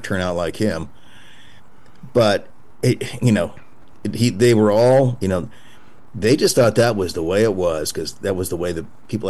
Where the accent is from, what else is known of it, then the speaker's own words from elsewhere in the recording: Ann Arbor, Michigan, United States; After growing up in Ann Arbor, it never was amateur.